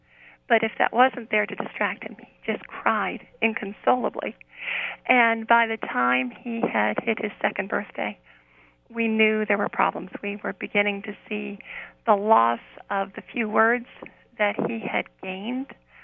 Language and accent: English; Vienna, Virginia, United States; Well, I'm a Virginia native. I grew up in Vienna, Virginia.